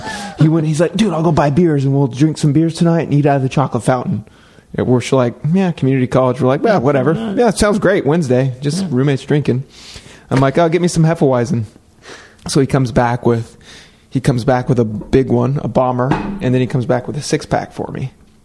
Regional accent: Oregon, United States; oh dude, I grew up on the Oregon coast.

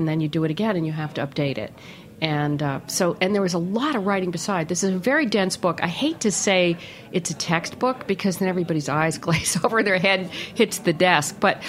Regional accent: New York, United States; born there; accent: Michigan; Yes, I was born in New York Hospital. Very proud of that.

